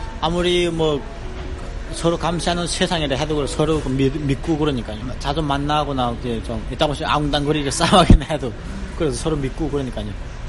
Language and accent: Korean; North Korea; born or raised there; now in South Korea